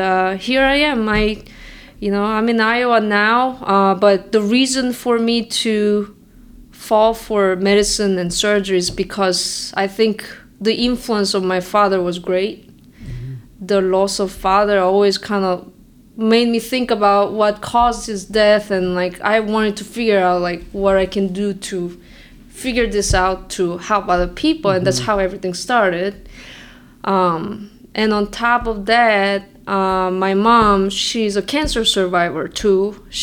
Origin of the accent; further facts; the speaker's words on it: South Korea; also born or lived in Ecuador; I'm originally from South Korea. I wasn't born in South Korea, though everybody thinks I was born in South Korea, but I was actually born in Ecuador.